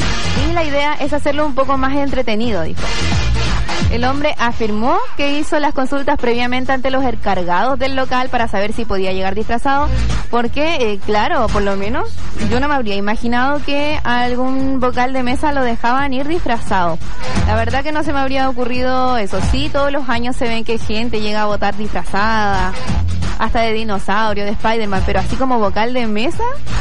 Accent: Chile; todos somos hermanos, todos somos chilenos

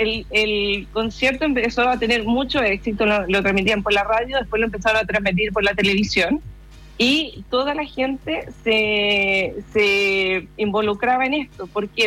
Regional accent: Chile; Yo así como, hola, soy chilena, ítalo-chilena.

